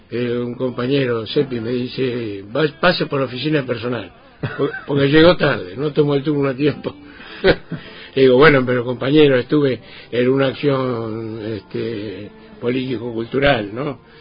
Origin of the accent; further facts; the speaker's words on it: Buenos Aires, Argentina; born there; Bueno, yo nací en el barrio de Belgrano.